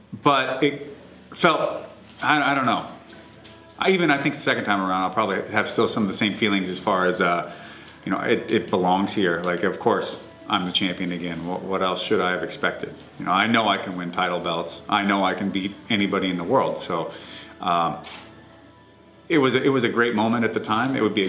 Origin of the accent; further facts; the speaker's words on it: Seattle, Washington, United States; I am from Seattle.